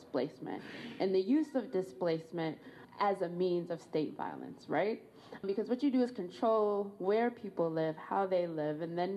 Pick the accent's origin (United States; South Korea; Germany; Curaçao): United States; Colorado; Like, I am from Colorado, and so the only time that police have their lights on is if they're like chasing somebody, right?